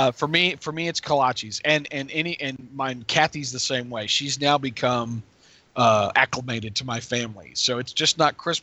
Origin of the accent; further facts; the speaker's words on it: Texas, United States; first, tamales, because I'm a Texan.